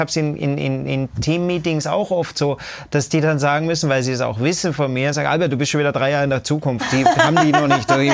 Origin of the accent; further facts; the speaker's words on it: Austria; Ich bin am Land in Österreich aufgewachsen